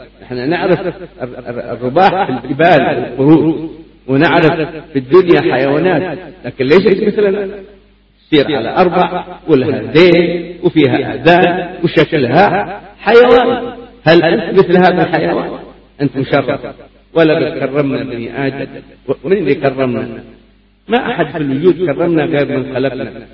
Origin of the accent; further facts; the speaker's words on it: Hadramaut, Yemen; ماذا جرى في بلادنا حضرموت وغيرها من الاختلافات